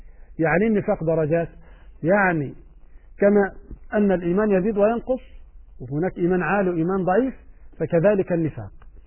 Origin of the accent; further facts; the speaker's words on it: Egypt; عندنا في مصر المرأة إذا تزوجت يجيب عفش البيت